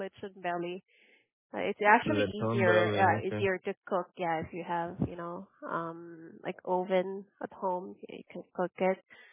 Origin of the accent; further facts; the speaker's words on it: Philippines; Oh, okay. You knew that I'm Filipino.